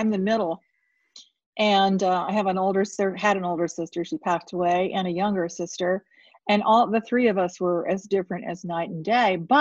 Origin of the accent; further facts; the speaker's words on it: St. Petersburg, Florida, United States; You know, I grew up in St. Pete, Florida, where the book is set.